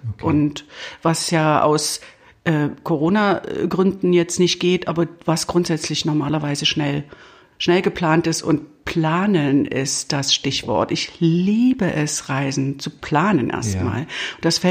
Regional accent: eastern Germany, Germany; Ich habe, wie man ja unschwer hört, bin ich im Osten aufgewachsen und war gerade 20 geworden, als die Mauer fiel.

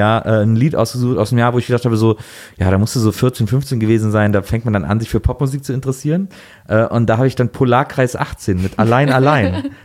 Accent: Cologne, North Rhine-Westphalia, Germany; ich komme ja aus Köln

